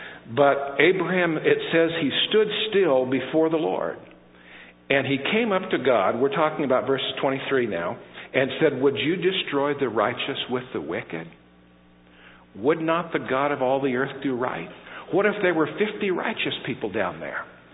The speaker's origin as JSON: {"language": "English", "region": "California", "country": "United States", "tie": "born or raised there", "said": "I was raised in California, and I'm just going to tell you something interesting. When I came to the South as a young person"}